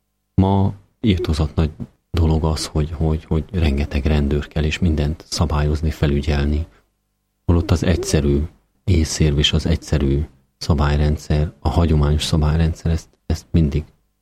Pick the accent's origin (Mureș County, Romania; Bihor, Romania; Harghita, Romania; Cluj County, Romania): Harghita, Romania; Odorheiu Secuiesc; Én Székelyudvarhelyen születtem, egy tömbháznegyed lakója lettem. Ugye az én szüleim mindketten faluról városba költözött proletárok voltak.